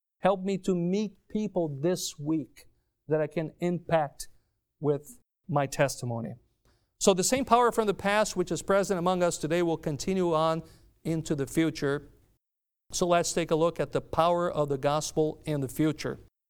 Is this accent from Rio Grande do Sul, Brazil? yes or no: yes; Porto Alegre, Rio Grande do Sul, Brazil; He helped build this church, this cathedral in my hometown, Porto Alegre.